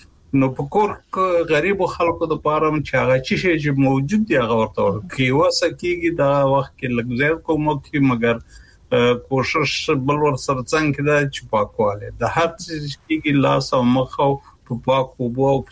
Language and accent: Pashto; Kunar, Afghanistan; زه په کنړ کې لوی شم، زه چې کوچنی وم